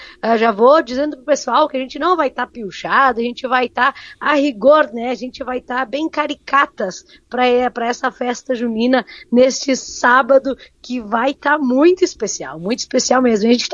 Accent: Sinimbu, Rio Grande do Sul, Brazil; E eu que sou da cidade de Sinimbu.

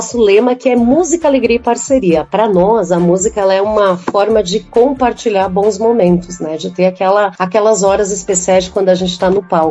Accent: Serafina Corrêa, Rio Grande do Sul, Brazil; a gente vem de Serafina Corrêa, né, que é uma cidade bastante parecida com Marau, né, uma cidade de colonização e cultura italiana, mas que também recebe muitas pessoas de várias regiões.

